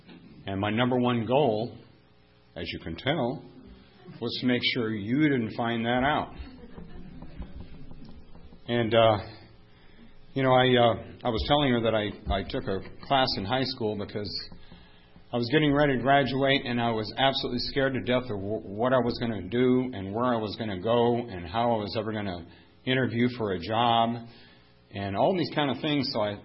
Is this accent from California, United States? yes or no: yes; San Diego, California, United States; born there; I was born in Balboa Navy Hospital. It'll be 61 years ago next week.